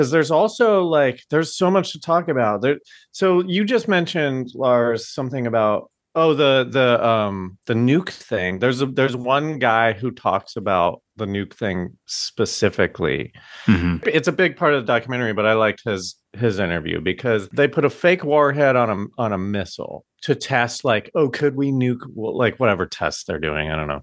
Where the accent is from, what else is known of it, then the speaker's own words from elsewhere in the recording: United States; and I didn't know this as an American